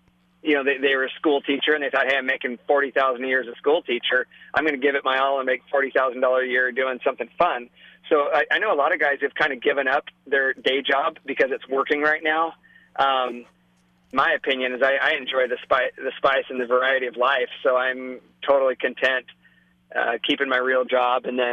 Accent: Alaska, United States; I'm from Alaska, we do have a lot of bears, we have bears that come into our backyard

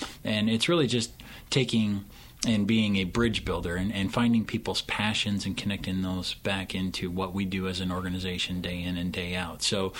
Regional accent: Sioux City, Iowa, United States; Originally, I'm from Sioux City, Iowa.

